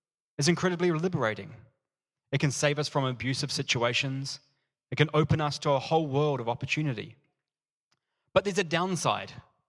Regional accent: New Zealand; now in Melbourne, Australia; I'm a Kiwi. I moved to Melbourne knowing no one.

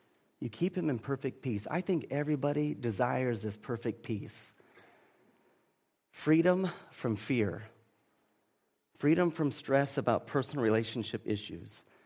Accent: Texas, United States; Look, I am proud of being a Texan. You know, man, I love Texan, but you know what comes before me being a Texan?

